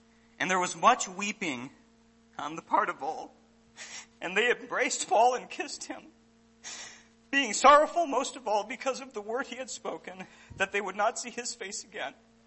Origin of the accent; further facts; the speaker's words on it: Minnesota, United States; I'll be able to say that I grew up in Minnesota, I trained in Tennessee, and I worked with some wonderful Christians in Santee, California for 4 years.